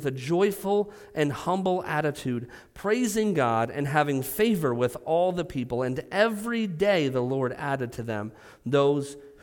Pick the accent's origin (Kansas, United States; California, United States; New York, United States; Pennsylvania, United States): Pennsylvania, United States; You go to Western Pennsylvania. I'm from Western Pennsylvania, so very friendly.